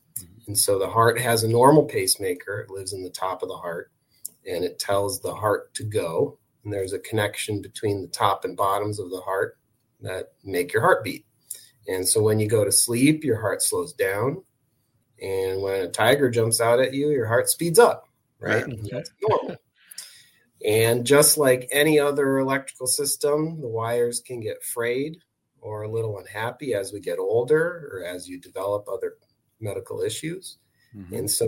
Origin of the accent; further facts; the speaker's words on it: Detroit, Michigan, United States; also born or lived in Chicago; So my background, I grew up in Michigan. I grew up on the east side in the suburbs of Detroit.